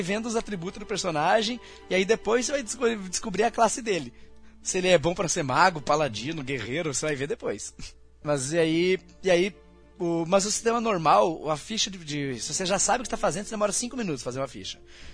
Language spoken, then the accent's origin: Portuguese; Paraná, Brazil; Isso, eu sou do Paraná